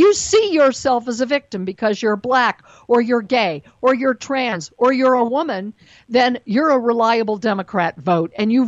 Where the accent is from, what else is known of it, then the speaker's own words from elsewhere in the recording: United States; I'm not just a Jew, I'm an American, I'm female, I'm an individual.